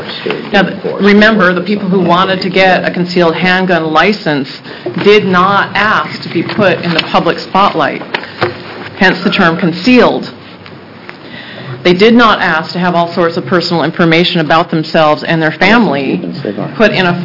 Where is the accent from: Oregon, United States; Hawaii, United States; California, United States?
Oregon, United States; Keizer; I'm from Kaiser, and my area covers St. Paul and Newburgh as well.